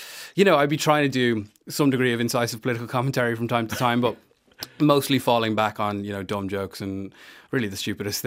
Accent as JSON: {"language": "English", "town": "Dublin", "region": "Leinster", "country": "Ireland", "said": "Yeah, I'm from Dublin. Yeah, from Fairhouse. Up Dublin 24."}